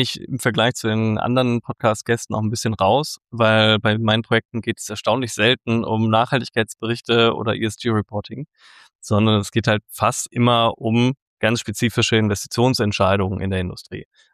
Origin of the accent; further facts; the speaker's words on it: North Rhine-Westphalia, Germany; Ursprünglich komme ich aus Nordrhein-Westfalen und genauer gesagt aus dem Rheinland.